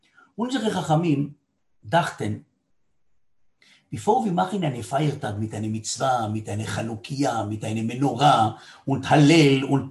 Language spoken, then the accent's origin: German; Tel Aviv, Tel Aviv District, Israel; ich bin in Tel Aviv aufgewachsen. In unserem Haus in Ben Yehuda, in Tel Aviv, wir sind die einzige religiöse Familie in unserem Haus